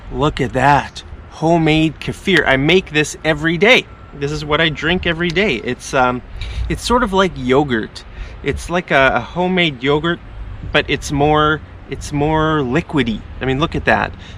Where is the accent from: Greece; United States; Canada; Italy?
Canada; Alberta; I'm from Alberta, and people from Alberta like to eat steak.